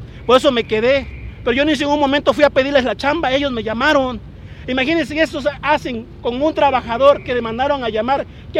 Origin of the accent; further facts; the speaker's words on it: Acayucan, Veracruz, Mexico; Yo soy de Acayuca, en Veracruz.